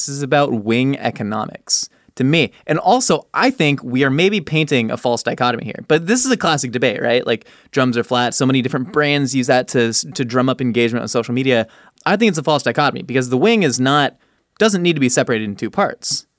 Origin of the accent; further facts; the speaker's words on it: Buffalo, New York, United States; I'm from Buffalo and we only eat it with blue cheese.